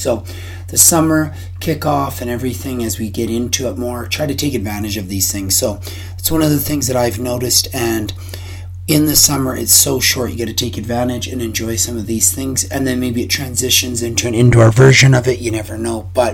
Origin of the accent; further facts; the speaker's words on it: Edmonton, Alberta, Canada; I'm from Edmonton, Alberta, the winters get very long.